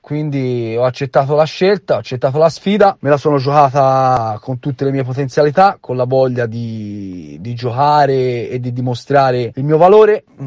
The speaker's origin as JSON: {"language": "Italian", "town": "Pontassieve", "region": "Tuscany", "country": "Italy", "tie": "born or raised there", "said": "se riuscirò a vincere un campionato a Pontassieve, anche se ad ora, come si suol dire, dai, sono di contorno, e però ci tengo, è la squadra del mio paese"}